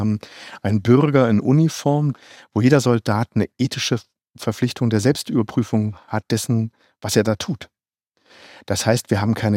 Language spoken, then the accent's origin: German; East Germany, Germany; ich komme aus der DDR, da gab es keine christlichen Offiziere und Generäle